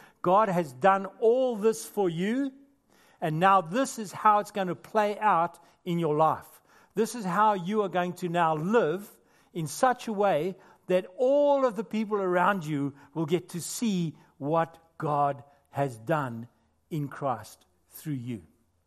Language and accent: English; South Africa; accent: South African; as you can hear from my accent, it was a South African government stamp on it